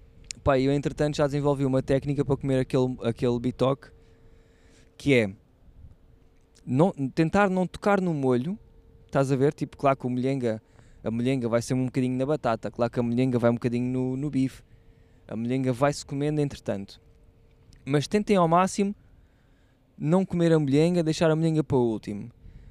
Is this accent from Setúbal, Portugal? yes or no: yes; Setúbal, Portugal; eu já sou de Setúbal desde que nasci, né?